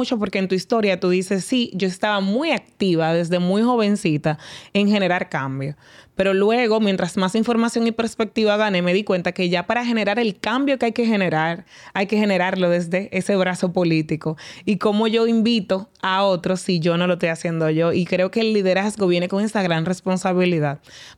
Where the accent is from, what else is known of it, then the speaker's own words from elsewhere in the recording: Dominican Republic; yo lo viví como niña dominicana del barrio y del campo.